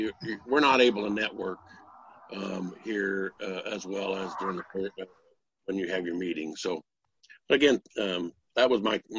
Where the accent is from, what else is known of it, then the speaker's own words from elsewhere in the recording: Yakima, Washington, United States; I'm from Yakima, Washington.